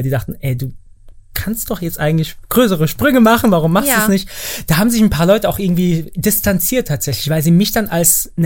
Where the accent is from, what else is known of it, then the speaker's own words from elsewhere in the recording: Bavaria, Germany; Ich bin in Bayern groß geworden. Landkreis Starnberg auf dem Dorf und sowas. Dann ging ich in München zur Schule